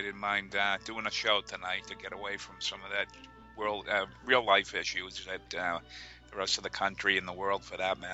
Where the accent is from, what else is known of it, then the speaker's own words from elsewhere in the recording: Massachusetts, United States; even though I'm from Massachusetts, born and bred, you know, Orlando's my second home because of Disney World.